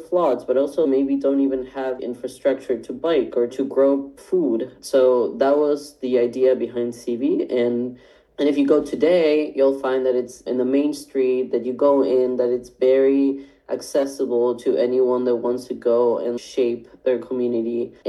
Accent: Andes, Argentina; now in Italy; I'm from Argentina, from the Andes region specifically.

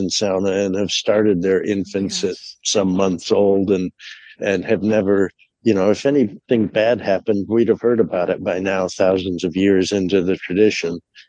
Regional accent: United States; I'm very American and I just like euphoria.

